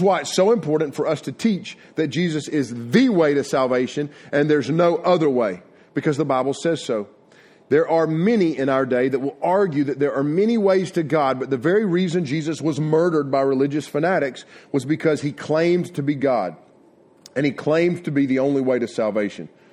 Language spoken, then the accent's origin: English; North Carolina, United States; I'm from North Carolina, born and raised.